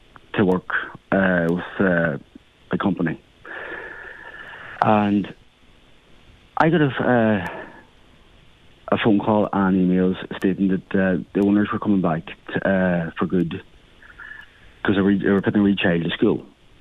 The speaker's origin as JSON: {"language": "English", "town": "Dunganilly", "region": "Ulster", "country": "Ireland", "tie": "born or raised there", "said": "And now, I am originally from Dunganilly, and that's my hometown."}